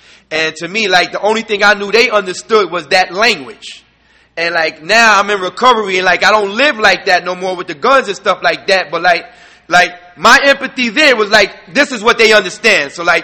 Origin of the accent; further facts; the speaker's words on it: New York, United States; And, we drove from a long distance as well, right? We're from New York.